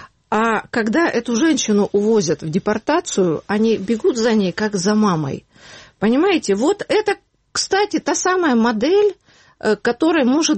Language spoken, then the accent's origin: Russian; Crimea, Ukraine; А я, ну, из Крыма, да.